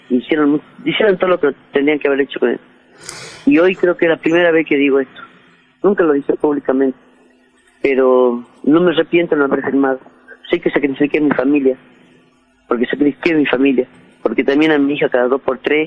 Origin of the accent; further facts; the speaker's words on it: Jujuy, Argentina; Sí, soy colla dura. Soy la expresión de muchos jujeños que sufren avasallamiento, que le quitan las tierras, que cuando amanecen tienen una topadora encima de la casa.